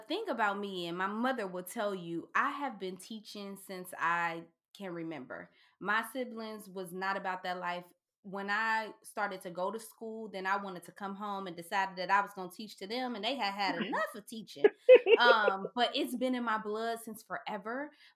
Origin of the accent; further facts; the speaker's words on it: Ohio, United States; Even though I was from Ohio, I'm like, okay, maybe that's just Ohio.